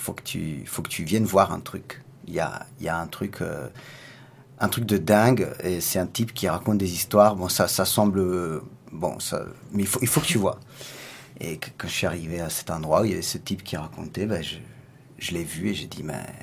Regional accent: Italy; moved away; also born or lived in Spain; Moi, c'est vrai que je suis parti d'Italie. Quand je suis allé habiter en Espagne

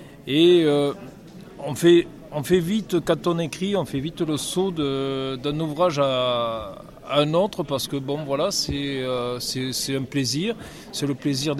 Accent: Occitanie, France; Alors, je suis de l'Aveyron, je suis né en Aveyron, et j'habite Valady, non très loin de Rodez, entre Rodez et de Cazeville.

